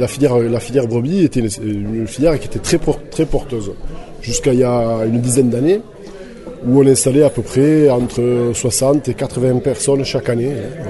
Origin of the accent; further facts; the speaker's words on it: Corsica, France; Alors moi, donc, je viens du bassin laitier de la Corse